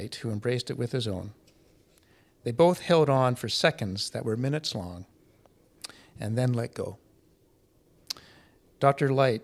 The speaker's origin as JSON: {"language": "English", "town": "Winnipeg", "region": "Manitoba", "country": "Canada", "tie": "born or raised there", "said": "I said, well, I grew up in River Heights in Winnipeg."}